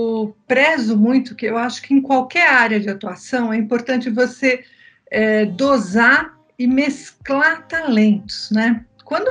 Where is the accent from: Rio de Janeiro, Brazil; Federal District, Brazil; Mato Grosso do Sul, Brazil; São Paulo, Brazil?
São Paulo, Brazil; São Caetano do Sul; born there; Eu sou nascida no ABC Paulista, em São Caetano do Sul. Venho, como muitos dos brasileiros, de uma família de imigrantes, né? Pelo lado do pai, de imigrantes lituanos, pelo lado da minha mãe, imigrantes italianos.